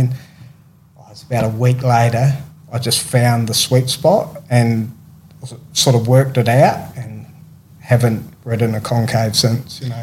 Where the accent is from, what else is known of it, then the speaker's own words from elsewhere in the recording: South Island, New Zealand; I'm from the South Island of New Zealand, are two totally different countries, you know.